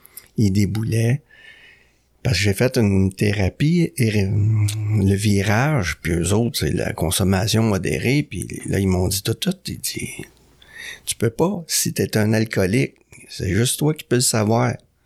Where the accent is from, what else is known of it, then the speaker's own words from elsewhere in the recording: Saint-Hyacinthe, Quebec, Canada; now in Montreal, Canada; je suis revenu d'où je viens, moi, de Saint-Hyacinthe. Que je suis venu ici à Montréal.